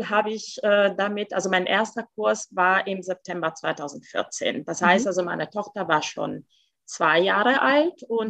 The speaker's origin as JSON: {"language": "German", "country": "Italy", "second_language": "German", "lives_now": "Germany", "said": "ich bin Italienerin. Ich bin keine Deutsche, ich bin Italienerin"}